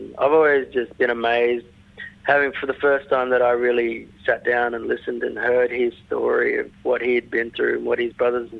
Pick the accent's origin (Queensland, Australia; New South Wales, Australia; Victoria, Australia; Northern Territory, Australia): Northern Territory, Australia; Katherine; Because I grew up in Katherine, in Northern Territory. It's a small town. It's, you know, when I was there, it was around roughly 10,000 people.